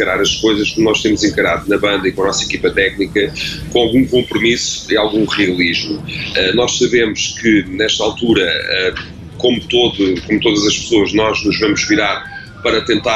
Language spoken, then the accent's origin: Portuguese; Portugal; Nós, como bons portugueses, fomos, ou não sei se os portugueses são assim